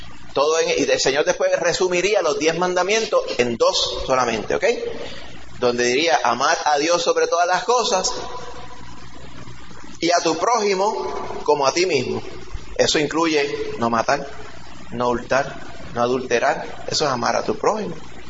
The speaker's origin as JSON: {"language": "Spanish", "country": "Puerto Rico", "tie": "born or raised there", "said": "Muchas personas realmente piensan en la forma que nos criaron aquí en Puerto Rico"}